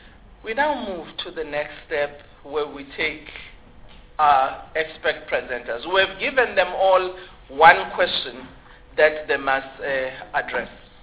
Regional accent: South Africa; maybe as South African we should also not fear this issue about land restructuring

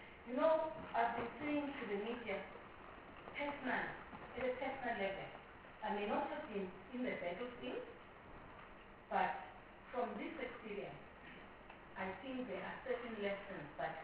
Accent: South Africa; look, we are South African, and there are certain things that we need to look into.

